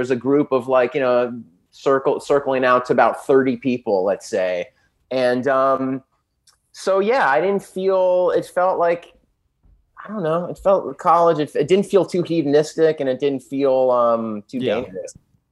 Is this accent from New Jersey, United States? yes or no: no; San Diego, California, United States; now in Los Angeles, United States; I'm from San Diego. I've lived in LA for 20 years. I'm definitely a beach bum now more than ever since high school.